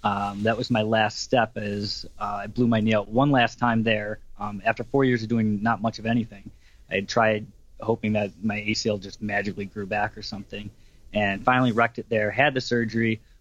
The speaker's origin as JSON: {"language": "English", "town": "Buffalo", "region": "New York", "country": "United States", "tie": "born there", "moved": "yes", "lives_now": "Las Vegas, United States", "said": "I live in Las Vegas. I was born in Buffalo, New York, Western New York, and then I moved out here probably 10, 12 years ago and have been in Vegas."}